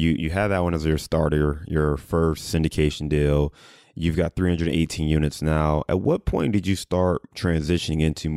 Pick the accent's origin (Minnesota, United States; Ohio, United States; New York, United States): Ohio, United States; obviously I'm from Ohio, OH